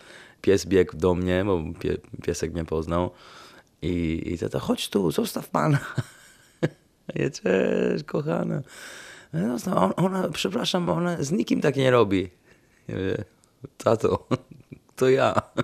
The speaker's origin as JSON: {"language": "Polish", "town": "Venice", "region": "Veneto", "country": "Italy", "second_language": "Polish", "said": "Skąd jesteś? Z Wenecji, z Włoch."}